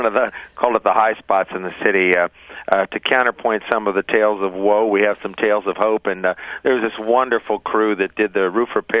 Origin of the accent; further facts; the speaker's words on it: New England, United States; now in New Orleans, United States; it's not a sort of a civic guilt of the sort I grew up with in New England that I think exists to some degree in Quaker Philadelphia.